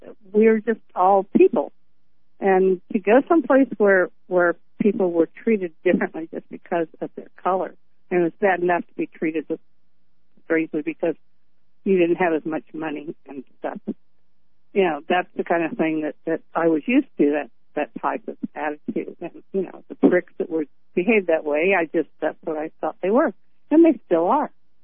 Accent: California, United States; I'm from California, and I went to the South to visit relatives, and I was shocked.

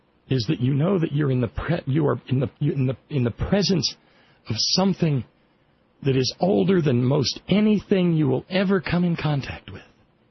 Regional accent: Alabama, United States; As I've mentioned before, growing up in Alabama, every time my family, you know, when the rest of the world was going to the beach or Six Flags or somewhere fun

